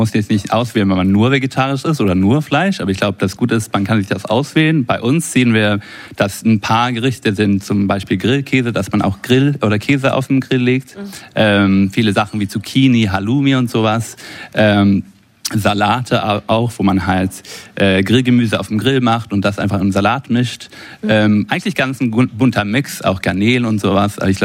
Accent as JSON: {"language": "German", "country": "Sweden", "first_language": "Swedish", "second_language": "German", "said": "Nee, genau, Schwedisch ist meine Muttersprache."}